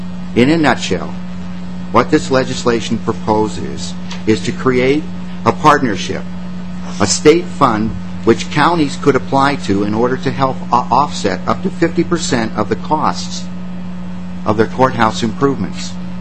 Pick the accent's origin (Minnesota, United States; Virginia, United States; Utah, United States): Minnesota, United States; Duluth; I'm from Duluth, Minnesota.